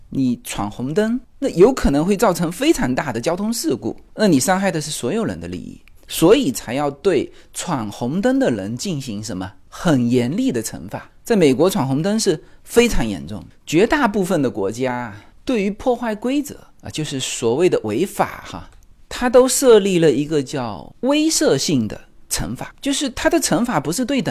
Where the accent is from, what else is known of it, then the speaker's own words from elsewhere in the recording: China; 我们中国人有的时候喜欢聊运势，个人的运势，甚至国家的运势